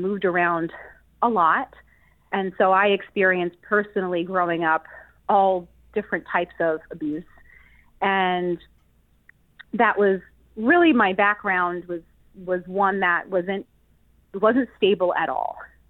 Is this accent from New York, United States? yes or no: yes; Middletown, New York, United States; born there; Yes, yeah. So I was born in Middletown.